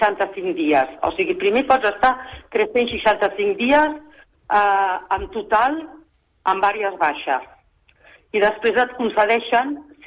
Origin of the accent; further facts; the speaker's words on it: Ripoll, Catalonia, Spain; now in Yecla, Spain; Perquè sóc de Ripoll, però allà plou molt.